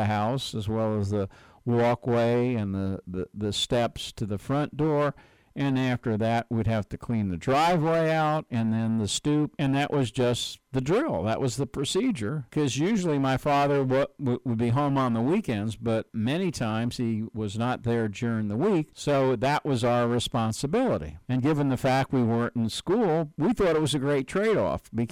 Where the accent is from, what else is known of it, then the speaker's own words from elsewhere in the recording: New York, United States; also born or lived in New Jersey; I'm originally from New York and the New Jersey area. Well, I'm used to snow. Growing up as a kid, I had to snow the sidewalks and the driveway